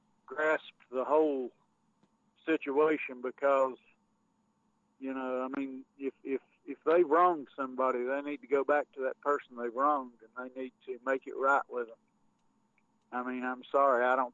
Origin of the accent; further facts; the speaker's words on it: Tennessee, United States; And I'm from Northeast Tennessee, and it fought on the side of the Union.